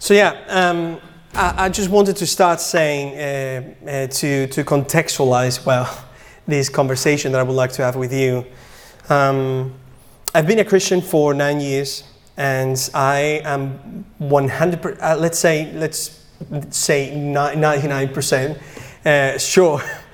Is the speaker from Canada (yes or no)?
no; Spain; English is a second language; moved away; I'm originally from Spain, and I came here 10 years ago now. I've been an atheist almost my entire life, so I've been a Christian for 9 years now